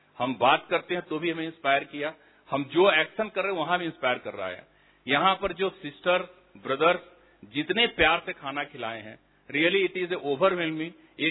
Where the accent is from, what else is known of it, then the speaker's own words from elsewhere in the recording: Varanasi, Uttar Pradesh, India; Originally Banaras का रहने वाला हूं। अहमदाबाद में पिछले 3 साल से पोस्टेड था, रिसेंटली रिटायर्ड हुआ हूं।